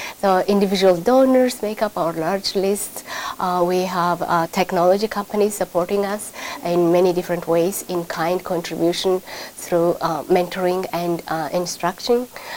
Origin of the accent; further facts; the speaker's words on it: Addis Ababa, Ethiopia; now in United States; I've been in the United States for about 20 years. I am from Addis Ababa, Ethiopia.